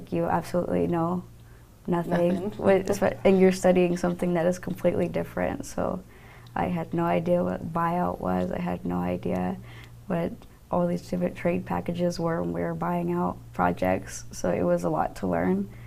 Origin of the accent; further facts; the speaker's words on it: Carson City, Nevada, United States; Growing up in Carson City, you don't have the high-rise buildings, you don't have that kind of skyline.